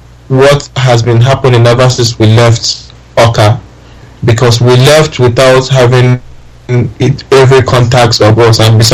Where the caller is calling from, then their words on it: Dublin, Leinster, Ireland; I'm speaking from Dublin.